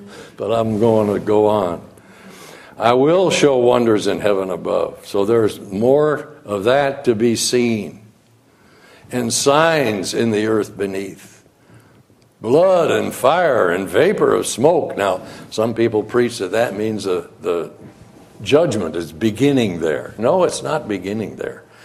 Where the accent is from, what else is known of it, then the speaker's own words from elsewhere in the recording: Thomaston, Connecticut, United States; And even that church that I grew up in Thomaston, Connecticut, that church was a congregational church